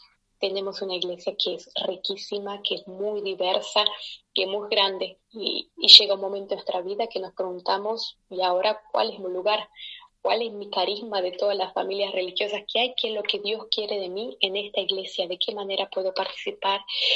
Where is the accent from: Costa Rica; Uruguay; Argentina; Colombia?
Argentina; Soy argentina, tengo 31 años y soy carmelita mensajera del Espíritu Santo.